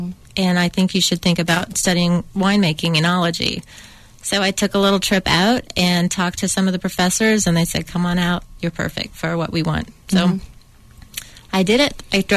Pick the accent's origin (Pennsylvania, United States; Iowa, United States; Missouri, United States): Missouri, United States; Springfield; I grew up in Missouri.